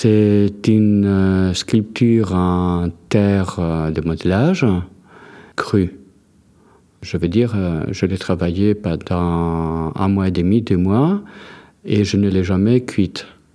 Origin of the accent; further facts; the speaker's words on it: Greece; moved away as an adult; now in France; Donc, comme mon nom et mon accent l'indiquent, je suis grec d'origine. Je vis en France depuis 1981. J'ai 50 ans.